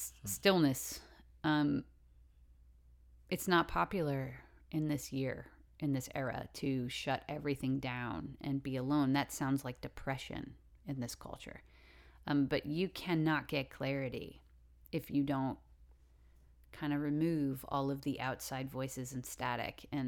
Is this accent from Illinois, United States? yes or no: no; Massachusetts, United States; I enjoy the Red Sox because I'm from Massachusetts